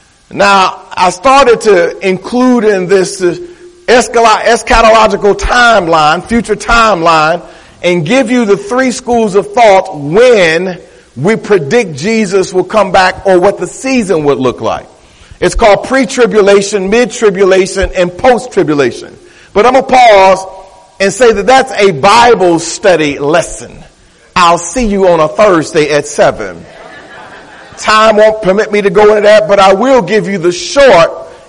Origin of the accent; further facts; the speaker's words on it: Detroit, Michigan, United States; And folk, I am from Detroit.